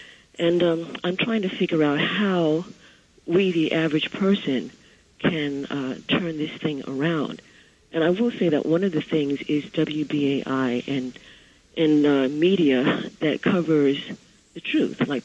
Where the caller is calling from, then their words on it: Brooklyn, New York, United States; I'm calling from Brooklyn.